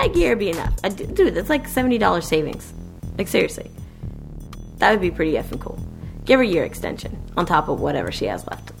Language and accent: English; Virginia, United States; Okay, in the same sentence where I say I'm a podcaster from Virginia, we've got a person that says I'm a lesbian.